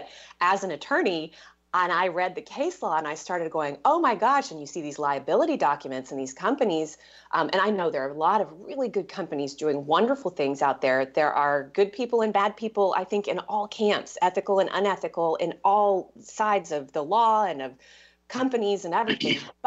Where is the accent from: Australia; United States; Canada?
United States; Texas; most of my listeners know I was raised in Texas